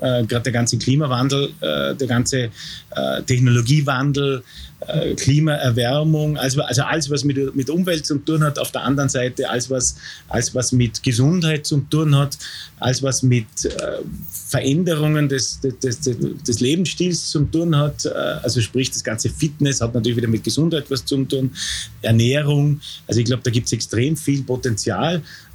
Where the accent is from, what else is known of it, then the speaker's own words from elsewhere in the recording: Vorarlberg, Austria; Also grundsätzlich, mir taugt es in Vorarlberg und ich lebe gerne in Vorarlberg und ich fühle mich auch als Vorarlberger.